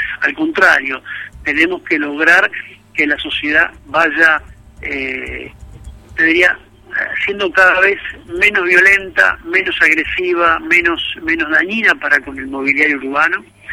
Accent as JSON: {"language": "Spanish", "town": "Rosario", "region": "Santa Fe", "country": "Argentina", "said": "Mira, pues vos sabés que yo soy de Rosario, así que conozco la ciudad."}